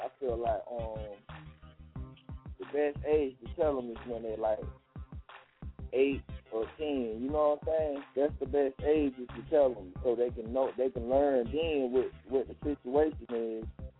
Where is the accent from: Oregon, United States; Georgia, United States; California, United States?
Georgia, United States; also born or lived in New Jersey; I'm from Jersey too, but still, I've been down here in Georgia since I was 10. That's why I sound like this.